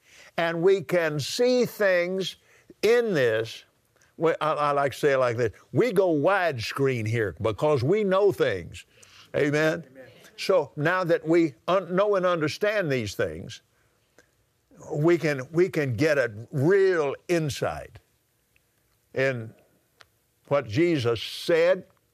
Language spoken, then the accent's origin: English; United States; because I'm an American. I was born here, raised here.